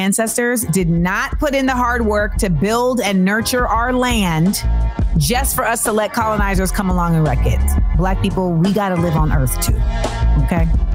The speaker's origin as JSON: {"language": "English", "region": "Florida", "country": "United States", "tie": "born or raised there", "said": "Because when I was growing up in Florida, we was learning all about the limestone water table and how Florida gonna go underwater."}